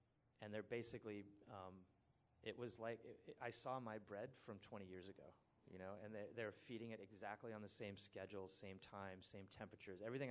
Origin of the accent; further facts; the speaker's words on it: San Francisco, California, United States; people will ask me sometimes when they find out I'm from San Francisco and I have a bakery